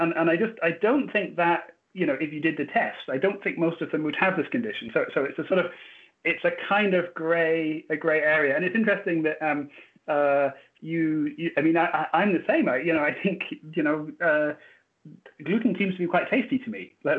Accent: Scotland, United Kingdom; I come from Scotland, as I said

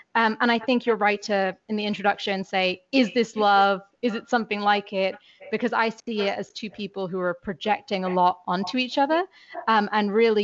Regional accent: United Kingdom; now in United States; And when I'm British, so growing up, I always had to specify that. And since moving to the US

